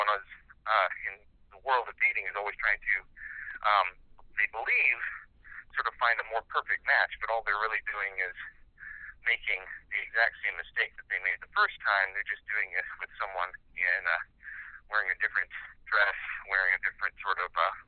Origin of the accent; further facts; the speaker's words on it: Sitka, Alaska, United States; But with that being said, yeah, Alaska's, growing up in Sitka